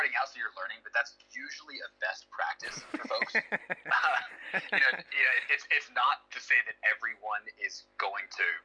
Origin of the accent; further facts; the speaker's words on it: Denver, Colorado, United States; I spent some time in London and have now moved back to my hometown of Denver.